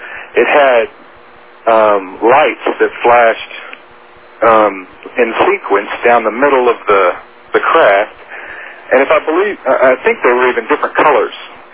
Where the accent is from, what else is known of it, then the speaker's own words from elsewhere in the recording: Midland, Texas, United States; I grew up in Midland, Texas, and it's, you know, it's kind of sparse out there